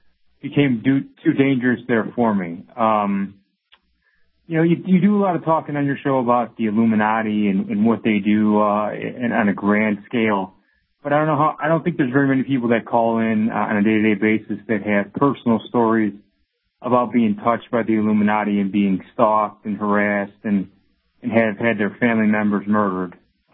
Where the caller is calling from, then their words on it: Paris, Île-de-France, France; Alex, I'm calling from Paris